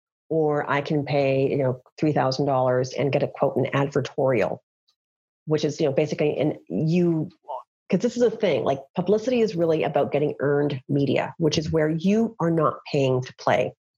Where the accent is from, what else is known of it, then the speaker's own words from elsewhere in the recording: Canada; I think because we're Canadian, you know, the Canadians have a very strict, journalism laws